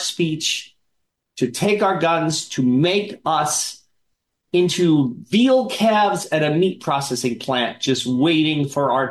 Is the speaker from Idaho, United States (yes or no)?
no; New York City, New York, United States; I'm from New York City, where guns are, only felons are allowed to have guns.